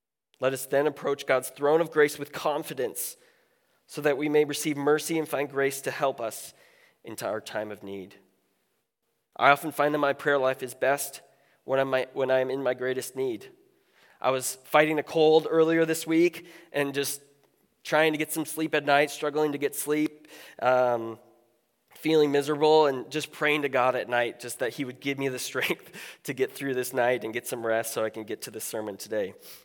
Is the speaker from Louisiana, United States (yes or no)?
no; Iowa, United States; I grew up in Iowa where hockey was like not a thing. I grew up like 15 minutes from the Minnesota border